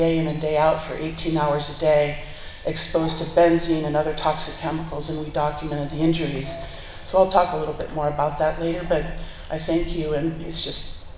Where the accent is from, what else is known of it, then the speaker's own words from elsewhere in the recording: Arizona, United States; now in Alaska, United States; I grew up on the Navajo Reservation